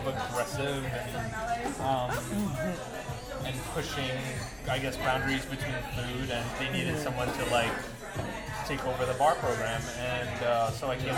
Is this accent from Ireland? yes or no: no; Philippines; So me being Filipino, it's like I wanted to pay an homage to Filipino tiki bartenders and created a tiki program at Jeepney.